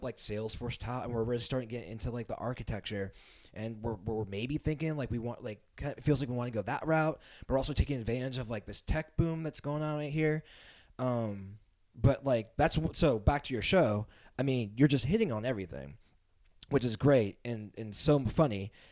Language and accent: English; Castro Valley, California, United States; also born or lived in New Mexico; because I grew up in Castro Valley in the East Bay, and then moved to New Mexico and lived there for 7 years, and then moved back to the Bay Area